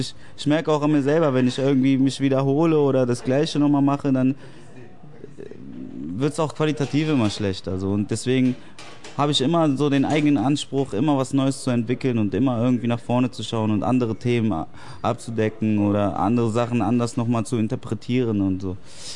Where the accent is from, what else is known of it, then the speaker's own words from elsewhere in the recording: Japan; Also ich komme ja aus Japan